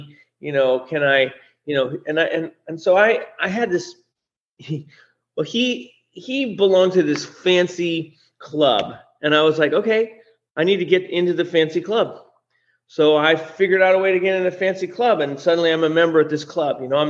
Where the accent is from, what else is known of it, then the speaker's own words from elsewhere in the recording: California, United States; I grew up in the Bay Area, right? I've seen this, you know, gold rush, frankly, come through multiple times